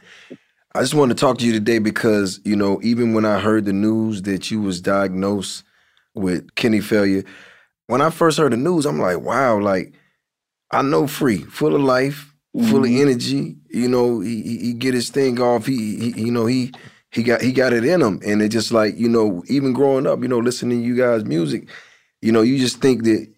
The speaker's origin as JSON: {"language": "English", "town": "Atlanta", "region": "Georgia", "country": "United States", "said": "I know you being from Philly, like I'm being from Atlanta, like it's different types of cities."}